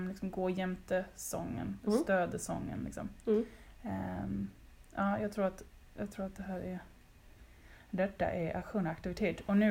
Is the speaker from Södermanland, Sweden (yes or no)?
no; Gotland, Sweden; Jag kommer från Gotland.